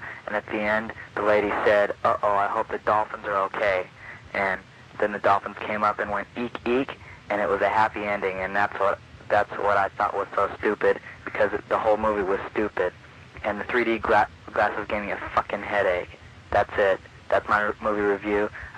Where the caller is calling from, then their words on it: Sherman Oaks, California, United States; from Sherman Oaks